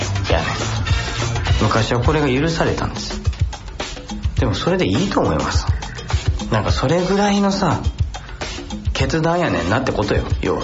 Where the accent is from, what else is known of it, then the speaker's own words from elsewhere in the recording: Nara, Japan; 愛する関西、そして愛する奈良、私の故郷は奈良ですからね、その奈良のことも踏まえながらね